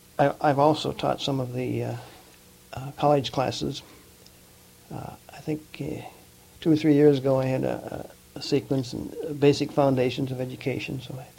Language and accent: English; Lanesboro, Minnesota, United States; also born or lived in Zumbrota / Spring Grove; I was born in Lanesboro, Minnesota, way back about 1920, and we lived primarily in cities in Houston and in Fillmore County, southeastern Minnesota.